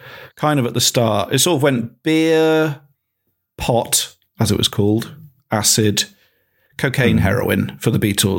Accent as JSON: {"language": "English", "town": "Bristol", "region": "South West England", "country": "United Kingdom", "tie": "born or raised there", "said": "I grew up in Bristol. I went to school in Thornbury, which is just outside Bristol. Yes, and I'd lived in Bristol for pretty much all my adult life, really."}